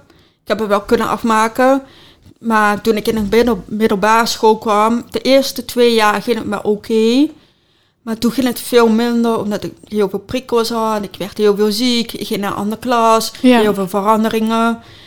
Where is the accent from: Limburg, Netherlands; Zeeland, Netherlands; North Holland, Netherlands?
Limburg, Netherlands; Reuver; Ik ben geboren in Nederland. Dus ik ben volgens mij geboren in Roermond. Ik woon al heel mijn leven in Reuver bij mijn ouders, ook in hetzelfde huis.